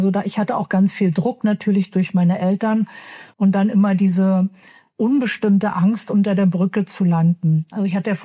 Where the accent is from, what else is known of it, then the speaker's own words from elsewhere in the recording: Berlin, Germany; accent: Berlin; Ich habe sehr schnell angefangen, meinen Berliner Dialekt abzugewöhnen, damit man mich ja nicht als Ossi erkennt. Und das als Teenager schon.